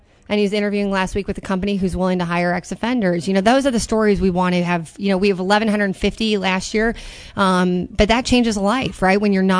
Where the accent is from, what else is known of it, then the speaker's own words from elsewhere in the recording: Villa Park, Illinois, United States; I grew up in Villa Park, a west suburb, which actually is pretty diverse.